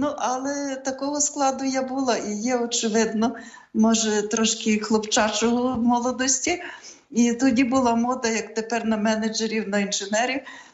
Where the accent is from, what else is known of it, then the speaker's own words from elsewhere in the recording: Stoianiv, Lviv Oblast, Ukraine; Народилася в селі Стоянові Радехівського району.